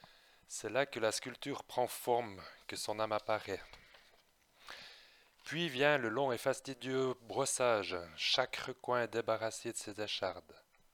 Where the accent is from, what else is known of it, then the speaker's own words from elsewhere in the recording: Fribourg, Switzerland; born there; Je suis né à Fribourg le 6 février 1968. Je travaille et je vis toujours dans cette même région de Suisse.